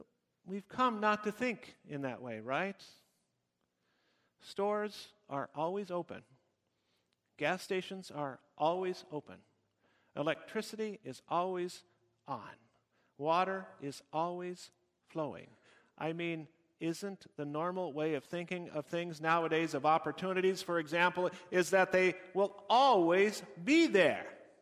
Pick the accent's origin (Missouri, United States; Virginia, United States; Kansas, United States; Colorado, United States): Colorado, United States; Loveland; a choir based in Loveland, my hometown there in Colorado, that was going on tour all summer throughout the United States.